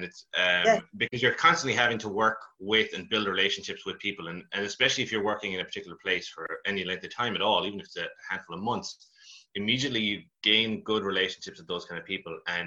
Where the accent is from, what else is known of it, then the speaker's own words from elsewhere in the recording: Connacht, Ireland; now in Galway, Ireland; I suppose I'm from Mayo, even though I've been living in Galway for, like, I think 20 years now at this stage, like, kind of on and off. So I came in like 2001